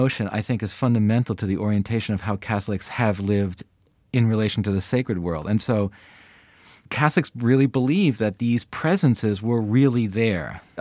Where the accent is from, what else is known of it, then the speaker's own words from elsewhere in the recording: Bronx, New York, United States; And my parents were very, very concerned about me going into Brooklyn, which we're all from the Bronx.